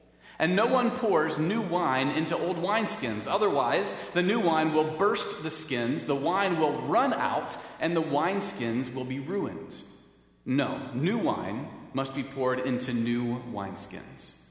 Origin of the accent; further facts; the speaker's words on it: Winona, Ohio, United States; in the bustling metropolis in which I grew up in Winona, Ohio, I did not have cable or Dish or DirecTV